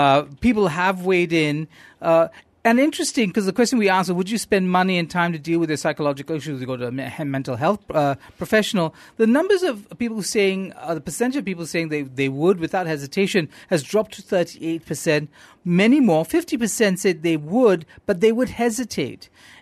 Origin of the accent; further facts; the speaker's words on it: Johor Bahru, Johor, Malaysia; when I was growing up in Johor Bahru